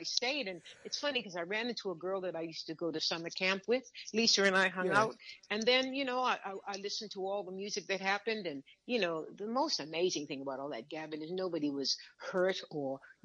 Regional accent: Boston, Massachusetts, United States; born there; I was born in Boston, but my parents were born in Kingston, Jamaica. Well, I should say, okay. Westmoreland, Jamaica.

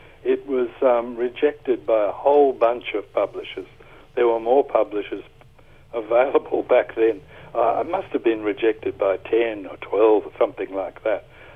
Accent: Australia; also born or lived in Sydney / Melbourne / Canberra / Byron Bay; I am Australian, born here, lived here most of my life, apart from brief episodes overseas. I've lived in Sydney, Melbourne, Canberra, Byron Bay, on an island in Moreton Bay in Queensland.

